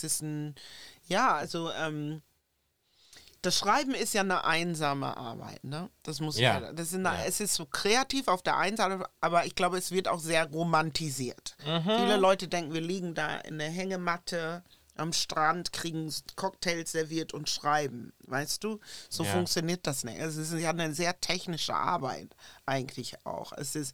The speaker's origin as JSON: {"language": "German", "region": "Northern Germany", "country": "Germany", "tie": "born or raised there", "said": "in meinem Dorf in Norddeutschland, wo ich groß geworden bin, die einzige schwarze Familie"}